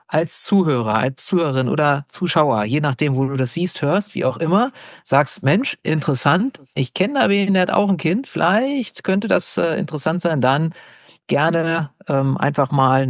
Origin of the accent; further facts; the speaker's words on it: Lower Saxony, Germany; Also ich bin ja in Niedersachsen zur Schule gegangen früher.